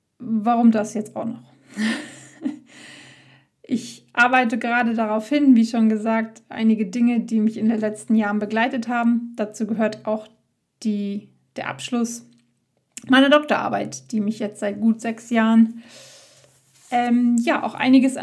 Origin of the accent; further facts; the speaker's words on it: North Rhine-Westphalia, Germany; Ich war endlich mal wieder in Wittgenstein, da wo ich herkomme, auf dem Hof bei meinen Eltern, bei den Pferden.